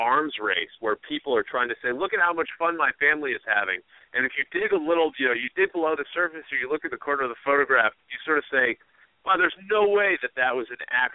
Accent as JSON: {"language": "English", "region": "Midwest", "country": "United States", "said": "I'm originally from the Midwest."}